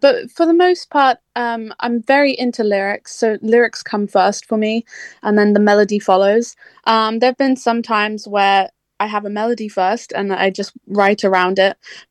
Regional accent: Bournemouth, South West England, United Kingdom; I'm from Dorset, or like Bournemouth area.

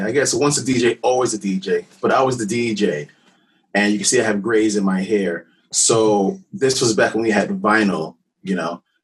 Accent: New York City, New York, United States; Well, I'm a New Yorker from the concrete jungle. My mother's from Curacao, which is Antilles of the Dutch colonies.

